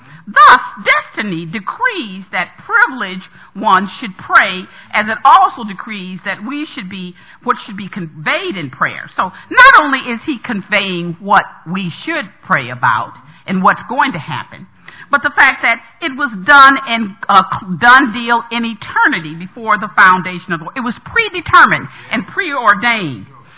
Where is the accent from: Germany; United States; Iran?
United States; Detroit, Michigan; I said, I'm from Detroit.